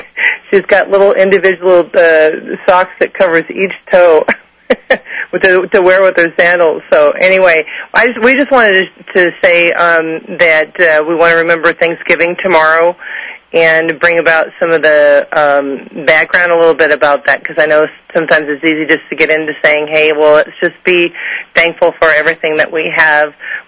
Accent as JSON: {"language": "English", "region": "California", "country": "United States", "said": "we're Yurok Indians from Northern California"}